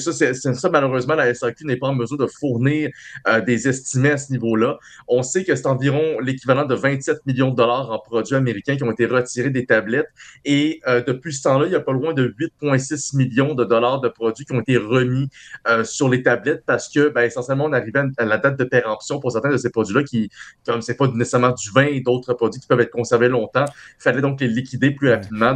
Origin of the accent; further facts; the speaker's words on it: Canada; parce que en tant que Canadien, on s'entend.